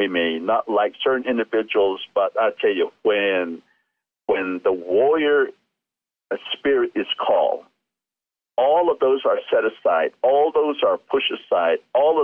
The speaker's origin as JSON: {"language": "English", "country": "United States", "first_language": "Navajo", "second_language": "English", "said": "And when I was in school, and because Navajo is my first language, I would say something in Navajo immediately."}